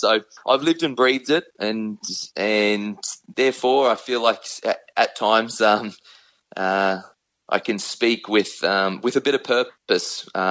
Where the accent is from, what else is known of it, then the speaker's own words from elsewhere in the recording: Brisbane, Queensland, Australia; Whilst in Queensland, which is where I'm from Brisbane